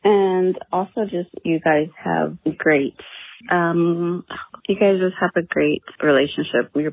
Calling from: Houston, Texas, United States; I'm calling from Houston, Texas.

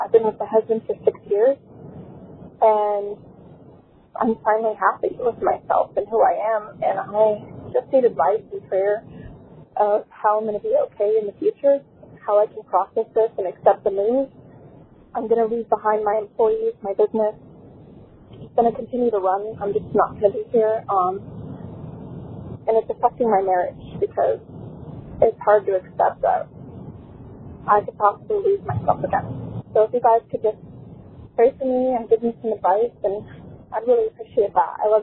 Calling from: Phoenix, Arizona, United States; I'm from Phoenix, Arizona. We're stationed here right now.

